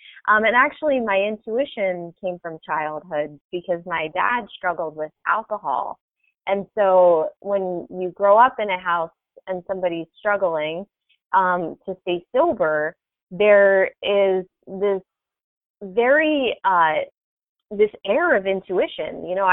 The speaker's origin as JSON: {"language": "English", "town": "Philadelphia", "region": "Pennsylvania", "country": "United States", "tie": "born or raised there", "said": "Well, I'll tell you, I grew up in Philly, in Philadelphia, in the city."}